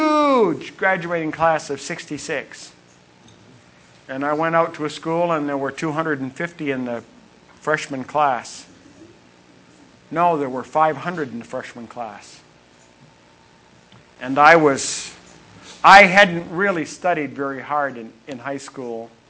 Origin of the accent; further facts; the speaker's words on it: Princeton, Maine, United States; When I first went to college, out in Illinois. I came from Princeton, Maine.